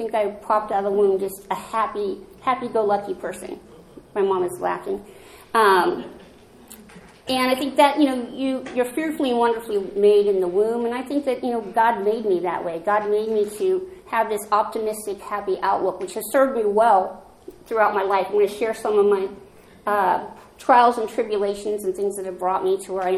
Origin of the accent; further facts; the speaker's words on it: Pennsylvania, United States; born there; I was born in Pennsylvania. My mom and my dad both came from there.